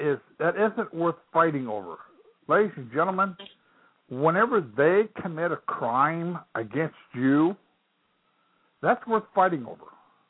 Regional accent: Ohio, United States; moved away as an adult; also born or lived in Florida; Well, I was born and raised in Ohio. I went into the military, got out, and we left Ohio, went down to Florida, moved down to Florida. We were down there from 1980 till 2005.

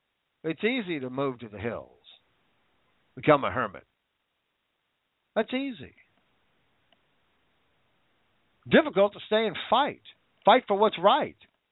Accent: Washington, United States; now in New York, United States; But after a while, the rain, which I grew up in Washington State. Let me tell you something about rain.

